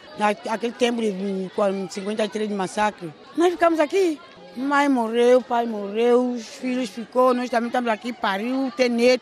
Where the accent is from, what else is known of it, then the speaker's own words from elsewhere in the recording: Agostinho Neto, Lobata, São Tomé & Príncipe; Nasci aí, em Agostinho Neto, antigamente falava Rio de Ouro.